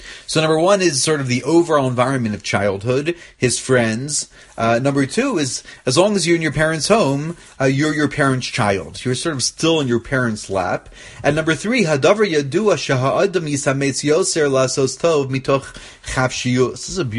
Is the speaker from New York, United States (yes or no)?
no; Baltimore, Maryland, United States; And because I grew up in Shomer Emunah, so all the people there said